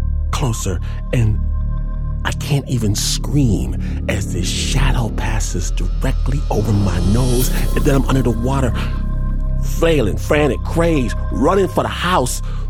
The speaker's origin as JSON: {"language": "English", "region": "Michigan", "country": "United States", "said": "I'm from Michigan. I know foxes don't fly."}